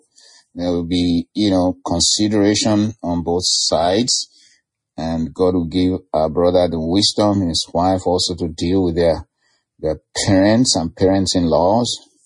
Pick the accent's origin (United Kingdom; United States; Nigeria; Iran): Nigeria; I know that we who are Nigerian parents, I'm a Nigerian parent, you know, but I have grown kids